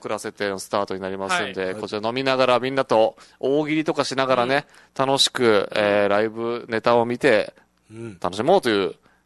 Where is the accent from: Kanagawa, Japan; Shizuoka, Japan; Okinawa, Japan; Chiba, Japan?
Okinawa, Japan; Iheya; 自分、伊平屋出身なんですよ。